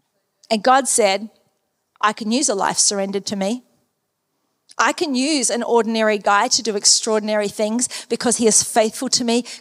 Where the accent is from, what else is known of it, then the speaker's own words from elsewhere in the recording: New Zealand; accent: New Zealand; I am a Kiwi, so if you hear a little bit of an accent poke out every once in a while, that's why.